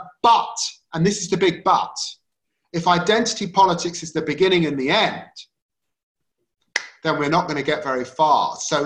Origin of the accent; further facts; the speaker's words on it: Tottenham, London, United Kingdom; We grew up in Tottenham. It was a tough time to grow up in Tottenham.